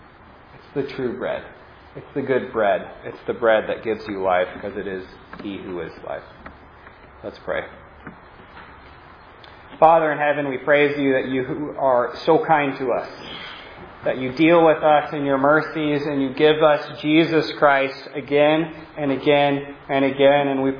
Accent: United States; We're American people.

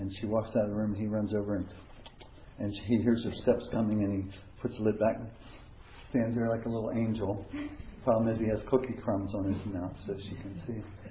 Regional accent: Baltimore, Maryland, United States; I'm from Baltimore, Maryland, which is a million miles away.

